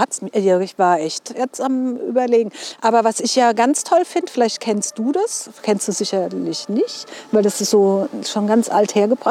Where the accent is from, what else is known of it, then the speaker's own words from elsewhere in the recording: Mainz, Rhineland-Palatinate, Germany; Ja, ich bin in Mainz geboren